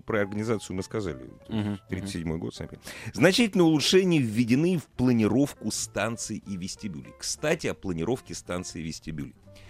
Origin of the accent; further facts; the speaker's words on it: Moscow, Russia; И мы тоже, москвичи, вместе с ними встаем